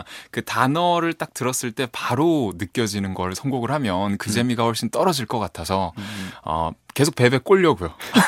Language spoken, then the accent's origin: Korean; Gyeongsang, South Korea; 그런데 제 고향인 경상도 지역에 제가 한 초등학교 고학년 때쯤인가, 때 밀어주는 기계가 등장을 했습니다.